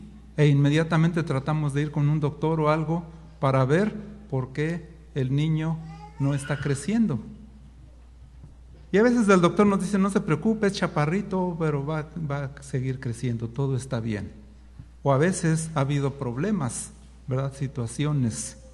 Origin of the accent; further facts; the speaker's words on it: Mexico City, Mexico; born there; yo nací en la Ciudad de México, un lugar alto